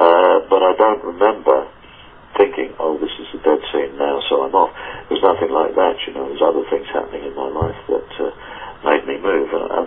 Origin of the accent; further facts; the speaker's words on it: London, United Kingdom; I am a Londoner, but I came down to London again to freelance